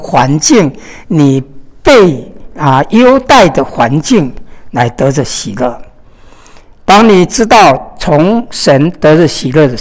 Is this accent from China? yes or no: yes; China; 今天我们中国人就是我、你、他，中国的文字的顺序是这样